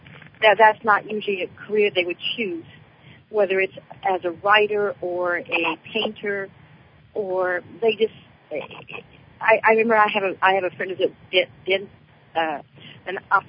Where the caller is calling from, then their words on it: Oakland, California, United States; Well, right now I'm in Oakland, California.